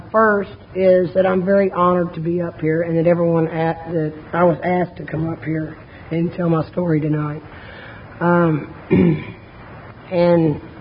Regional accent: Houston, Texas, United States; born there; I was born here in Houston, Texas.

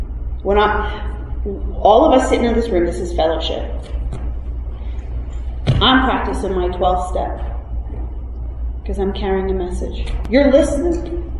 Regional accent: Montclair, New Jersey, United States; And what's really weird is, you know, I grew up in Montclair, New Jersey.

